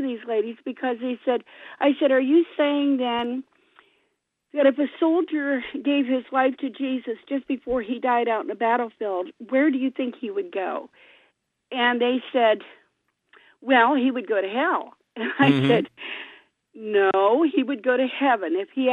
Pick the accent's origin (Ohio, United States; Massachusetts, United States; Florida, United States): Ohio, United States; Akron; Yes, but I'm from Akron.